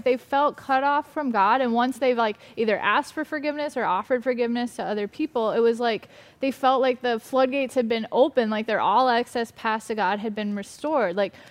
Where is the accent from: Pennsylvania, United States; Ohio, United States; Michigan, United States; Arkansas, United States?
Ohio, United States; And so for me, I grew up in Ohio, and I shared a little bit of my high school story.